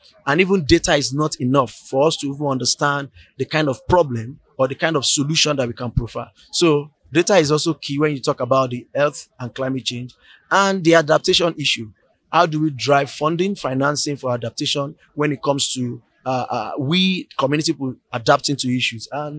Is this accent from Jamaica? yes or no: no; Nigeria; I'm from Nigeria.